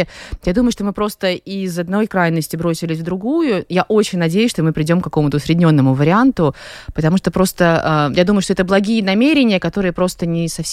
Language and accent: Russian; Latvia; Я родилась в Латвии, и я даже закончила местную латвийскую академию художеств. До этого был колледж Розенталя. То есть, в принципе, я такая армянка балтийского разлива.